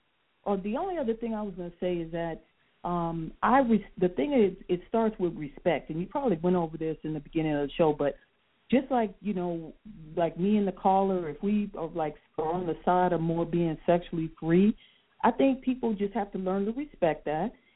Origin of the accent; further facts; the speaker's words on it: West Coast, United States; And I'm from the West Coast, and that's the one thing that I just don't like about the South, especially the Deep South